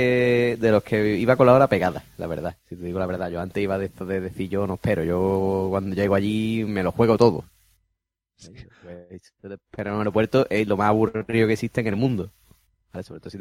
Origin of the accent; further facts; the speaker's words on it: Spain; ¿no será porque soy español y tengo cara un poco de...